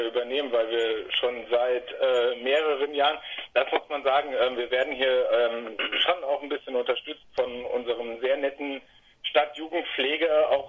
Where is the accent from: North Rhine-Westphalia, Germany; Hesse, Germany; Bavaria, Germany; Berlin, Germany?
Hesse, Germany; Idstein; Das ist im Taunus in Hessen. In so einem kleinen, schönen Dreieck, genau in der Mitte zwischen Limburg, Wiesbaden und Frankfurt.